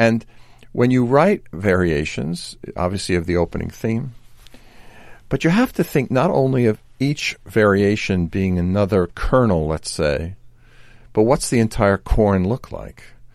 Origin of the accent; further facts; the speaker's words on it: New York, United States; being a New Yorker, I was able to go and hear Nathan Milstein play the Bach Chaconne live.